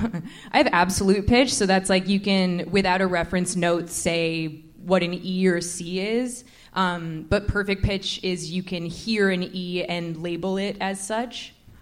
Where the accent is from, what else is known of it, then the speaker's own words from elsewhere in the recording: Oakville, Ontario, Canada; I grew up in Oakville. Yeah. And I went to school at U of T for English.